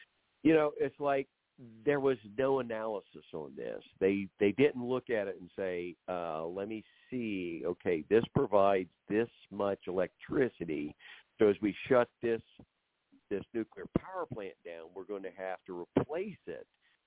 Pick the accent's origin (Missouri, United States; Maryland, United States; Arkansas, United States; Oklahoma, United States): Oklahoma, United States; Ponca City; I grew up in Ponca City, Oklahoma, and then lived there after the Army.